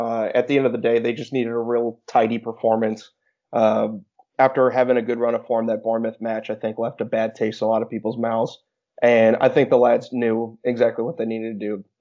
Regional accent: United States; I kind of boo-hoo the European players that complain about flight times, being an American and knowing what we have to deal with.

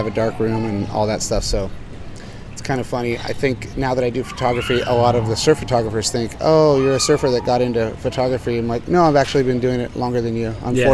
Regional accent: La Jolla, California, United States; No, they're younger than me. I grew up in La Jolla. That crew came after me.

